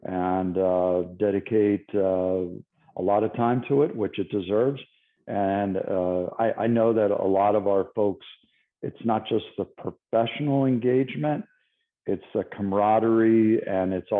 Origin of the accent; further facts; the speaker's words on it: Wilmington, Delaware, United States; moved away as an adult; now in Miami, United States; So, born and raised in Wilmington, Delaware, went through school, joined the United States Marine Corps. And after my service, I ended up in Florida and then ended up in Miami-Dade County.